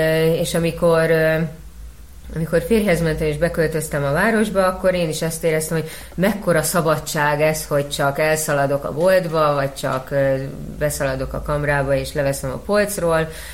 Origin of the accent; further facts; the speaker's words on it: Piliscsaba, Pest, Hungary; moved away as an adult; now in Budapest, Hungary; Én Pülis Csabán éltem 25 évet, aztán, amikor férjhez mentem, akkor beköltöztünk a városba, Budapestre, ráadásul a város közepére, az első kerületbe